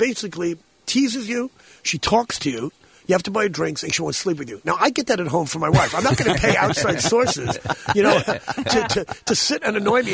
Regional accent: New York, United States; so I'm from New York.

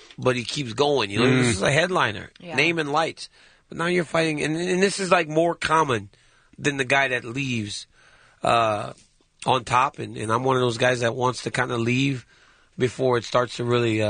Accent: Louisiana, United States; I'm from Louisiana, man. Like, my whole life, they've given me rice.

